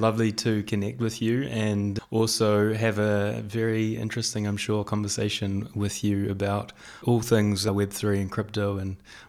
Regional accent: New Zealand; moved away as an adult; now in Bahrain; Yeah, so I grew up in New Zealand, spent the majority of my life there

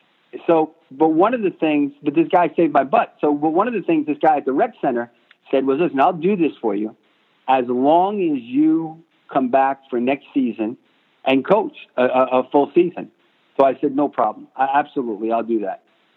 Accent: New York, United States; also born or lived in Arizona; now in Clearwater, United States; I was from New York. I didn't want to go back up to New York. We were out in Arizona. We wanted to come back to the East Coast. So we went to Clearwater, Florida.

